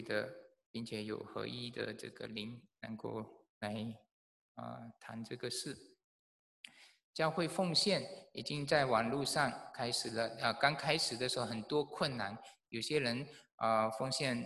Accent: Malaysia; 我不是一个白人，我也不是一个黑人，我是从马来西亚来的华人。

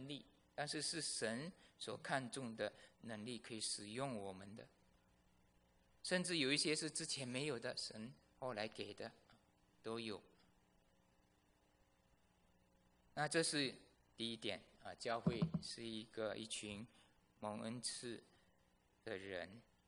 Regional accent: Malaysia; first language Fuzhou dialect; Chinese is a second language; 我是马来西亚来的，马来西亚我是从小在家讲福州话，小学的时候学中文，中学的时候学马来文，大学的时候用英文

